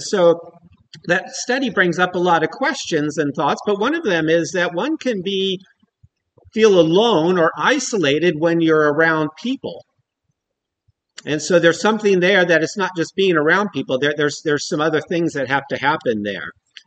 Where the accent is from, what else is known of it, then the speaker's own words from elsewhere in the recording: United States; Now, growing up in the United States